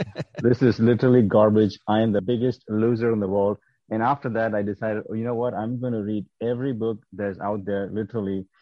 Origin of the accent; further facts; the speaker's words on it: India; now in United States; we grew up together in India